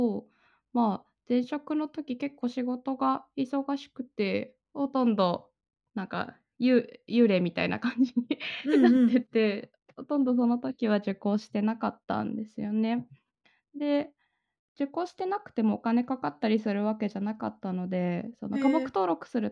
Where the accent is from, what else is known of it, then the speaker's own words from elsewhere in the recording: Sapporo, Hokkaido, Japan; 北海道の札幌出身です。